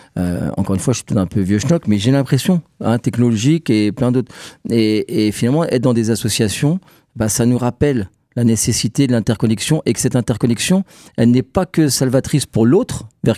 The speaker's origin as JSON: {"language": "French", "region": "Grand Est", "country": "France", "tie": "born or raised there", "said": "en grandissant au Champ-le-Bœuf, on était toujours dehors"}